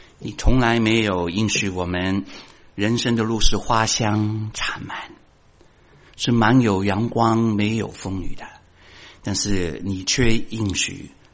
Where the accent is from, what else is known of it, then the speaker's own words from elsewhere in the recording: China; 我们中国人